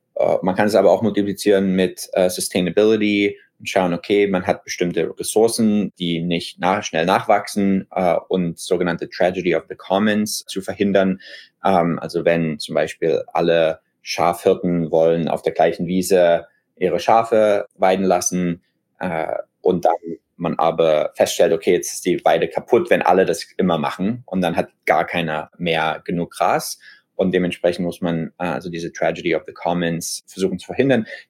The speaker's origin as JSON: {"language": "German", "town": "Dresden", "region": "Saxony", "country": "Germany", "accent": "Saxon"}